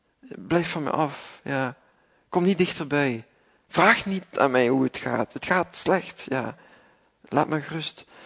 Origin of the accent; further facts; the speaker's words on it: Flanders, Belgium; zeker wij als Vlamingen, ja, hebben daar wat extra last van, lijkt het.